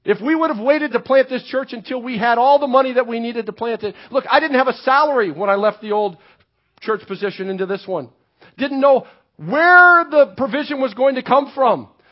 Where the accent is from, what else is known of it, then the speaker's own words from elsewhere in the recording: Midwest, United States; I grew up in the Midwest. I'll tell this story really quick.